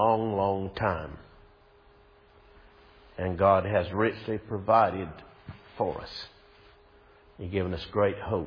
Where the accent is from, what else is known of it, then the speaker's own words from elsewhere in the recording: Lumberton, North Carolina, United States; Lumberton, my hometown, a year ago, what terrible flooding. They still hadn't completely recovered.